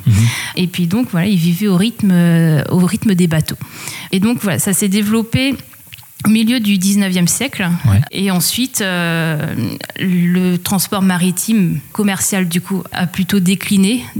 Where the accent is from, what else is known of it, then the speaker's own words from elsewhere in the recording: Mayenne, Pays de la Loire, France; Donc, je suis née à Mayenne. J'ai grandi dans le nord Mayenne.